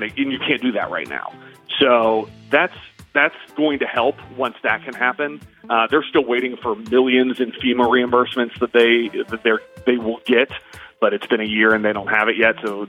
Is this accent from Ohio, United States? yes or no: yes; Beavercreek, Ohio, United States; I said this to everyone growing up in Beaver Creek, the sort of running joke when there was a tornado warning for Greene County was